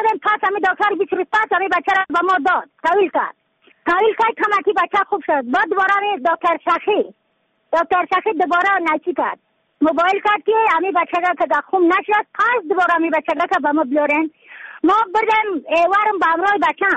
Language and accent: Persian; Badakhshan, Afghanistan; از بدخشان هستم، مرکز بدخشان، ولسوالی اقل پایان، قیره وینگ